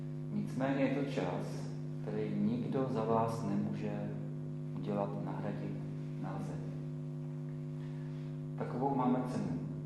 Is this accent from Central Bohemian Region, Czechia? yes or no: yes; Nymburk, Central Bohemian Region, Czechia; jsem odsud z Nymburka, jsem vedoucí jednoho sboru tady ve městě.